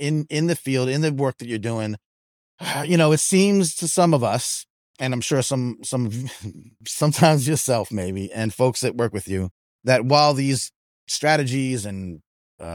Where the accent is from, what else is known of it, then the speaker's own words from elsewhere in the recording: Long Island, New York, United States; also born or lived in Pennsylvania, United States; I was born right outside of Philly, actually, but I grew up on Long Island.